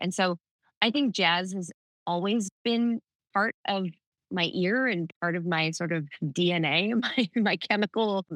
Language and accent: English; Kamiah, Idaho, United States; Yeah, shout out to the Nez Perce tribe. Yeah, I grew up in Kamiai, Idaho on my tribe's reservation.